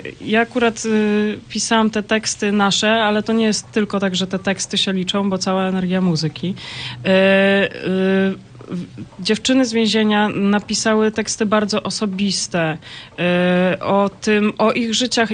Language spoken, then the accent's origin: Polish; Warsaw, Masovian Voivodeship, Poland; Nie, jesteśmy z Warszawy.